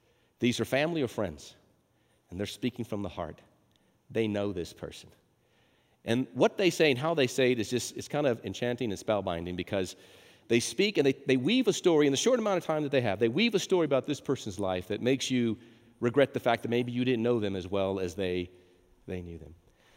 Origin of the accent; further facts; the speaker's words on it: New Mexico, United States; now in Texas, United States; I was born and raised there, but thank God I'm a Christian by new birth and I'm a Texan by the grace of God. Hallelujah, right? New Mexico, by and large, is a hand-me-out state.